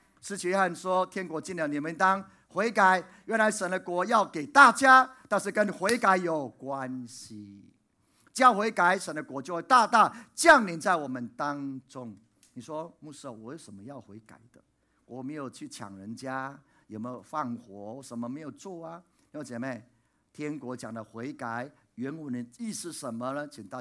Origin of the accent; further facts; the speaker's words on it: Puli, Nantou County, Taiwan; 我记得有一年呢暑假呢，我就回到我的家乡埔里去了。